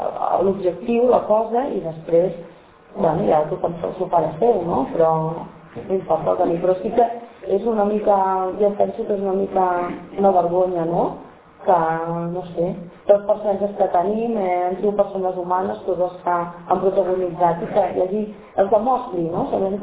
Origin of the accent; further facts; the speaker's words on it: Catalonia, Spain; Soc catalana i seré catalana